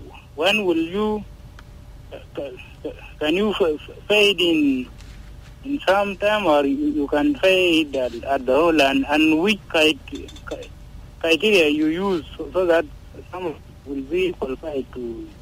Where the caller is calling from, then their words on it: Wau, Western Bahr el Ghazal, South Sudan; from WoW.